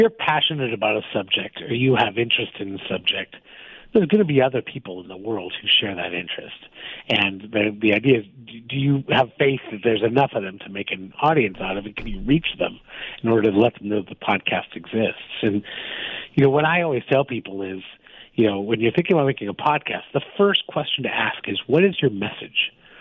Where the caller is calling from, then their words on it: New York City, New York, United States; New York City. Honking horns in the background.